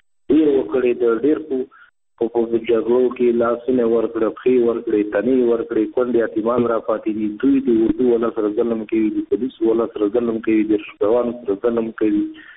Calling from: Nangarhar, Afghanistan; د ننګرهار نه خبرې کوم.

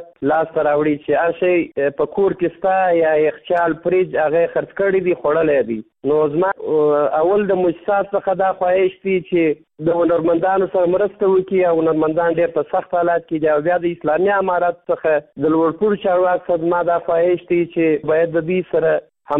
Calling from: Kandahar, Afghanistan; زه د کندهار ولایت څخه ستاسو سره په تماس کې یم.

